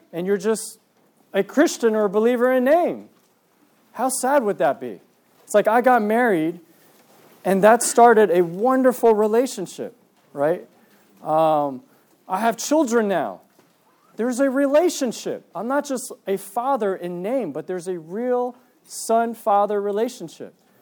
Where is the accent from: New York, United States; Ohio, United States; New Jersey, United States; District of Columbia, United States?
New Jersey, United States; Piscataway; okay, and I am from Piscataway, New Jersey.